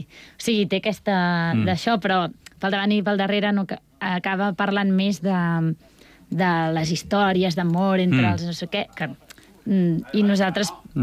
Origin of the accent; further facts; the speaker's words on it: Barcelona, Catalonia, Spain; jo sóc barcelonina